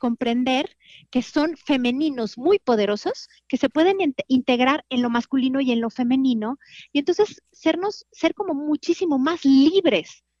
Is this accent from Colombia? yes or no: no; Mexico; no comprendo por qué nos cuesta tanto trabajo como mexicanos vivir solo de leyendas versus contarnos la verdad